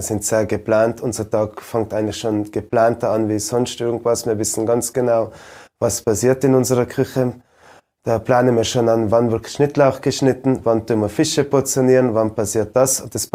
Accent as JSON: {"language": "German", "town": "Ischgl", "region": "Tyrol", "country": "Austria", "tie": "born or raised there", "said": "Natürlich sind wir uns alle bewusst, dass die letzten 2 Jahre sehr harte Jahre waren, gerade für meinen Heimatort."}